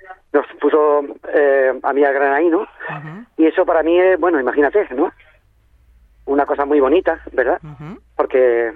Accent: Sabadell, Catalonia, Spain; now in Málaga, Spain; yo he nacido allí, en Sabadell, y llevo nada más que 4 años fuera de mi tierra.

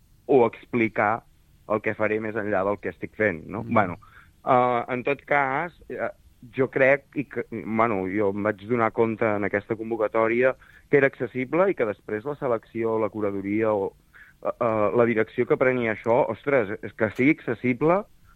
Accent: Sabadell, Catalonia, Spain; now in Girona, Spain; jo realment visc a Girona, però jo soc de Sabadell.

